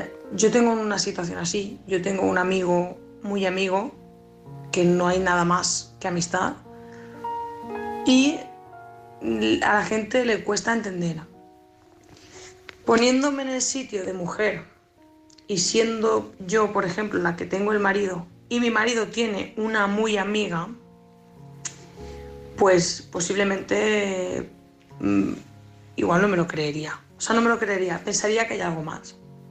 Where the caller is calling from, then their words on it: Valencia, Valencian Community, Spain; corresponsal de Valencia.